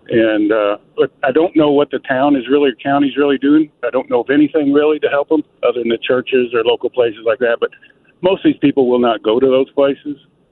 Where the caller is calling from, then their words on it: Perryville, Missouri, United States; I'm calling from Perryville, South St. Louis, about 80 miles.